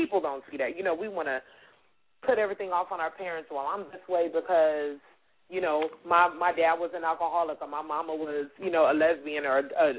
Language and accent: English; Wichita, Kansas, United States; I definitely not only wanted people to imagine what my life was like growing up in Wichita, Kansas